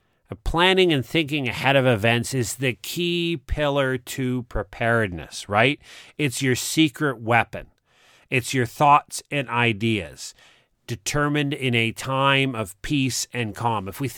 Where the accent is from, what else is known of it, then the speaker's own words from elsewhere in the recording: Canada; getting myself back to my home country of Canada.